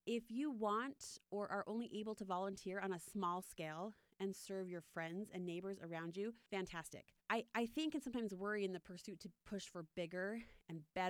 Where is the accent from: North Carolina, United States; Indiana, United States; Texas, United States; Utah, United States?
Utah, United States; I was born and raised in Utah